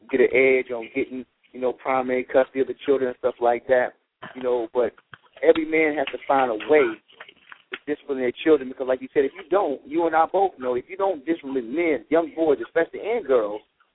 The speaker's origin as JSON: {"language": "English", "region": "North Carolina", "country": "United States", "tie": "born or raised there", "said": "I grew up in North Carolina"}